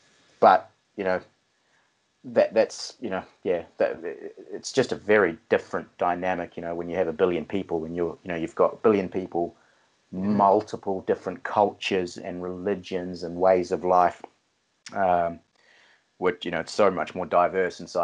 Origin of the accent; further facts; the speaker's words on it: New Zealand; they came here when I was really young. So, you know, I was raised up in New Zealand.